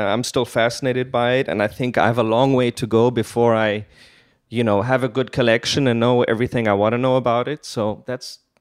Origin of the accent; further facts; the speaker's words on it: Switzerland; also born or lived in United States; a German-American mother. My father was Egyptian-Lebanese. Hmm. I grew up basically in Switzerland most of my life, studied in America.